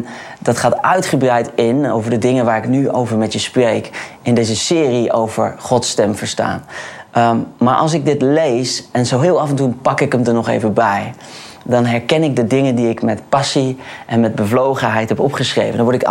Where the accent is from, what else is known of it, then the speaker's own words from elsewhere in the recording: Holland, Netherlands; En ik had als echte Hollander natuurlijk nog een tweede bevestiging nodig.